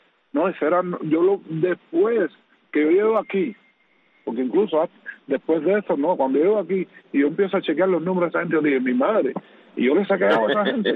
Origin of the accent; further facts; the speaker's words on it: Cuba; moved away; Cuando yo salí de Cuba, tuve la oportunidad de hablar con él.